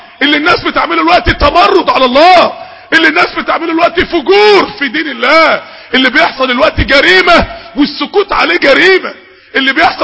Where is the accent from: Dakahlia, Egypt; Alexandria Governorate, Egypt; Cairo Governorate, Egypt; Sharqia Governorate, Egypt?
Dakahlia, Egypt; Mansoura; نقلوه على المستشفى عندنا في المنصورة